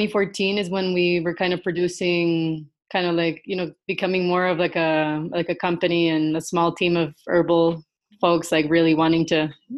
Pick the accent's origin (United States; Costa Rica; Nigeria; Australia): Costa Rica; So I am born and raised in Costa Rica